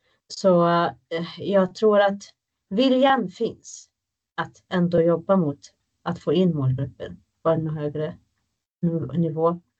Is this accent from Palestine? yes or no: yes; Palestine